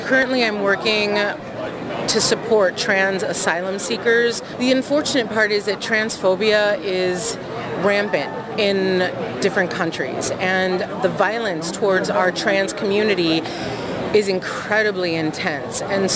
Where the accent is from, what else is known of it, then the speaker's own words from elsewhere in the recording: Albuquerque, New Mexico, United States; I'm coming from Albuquerque, New Mexico. I'm Two-Spirit Mexica Azteca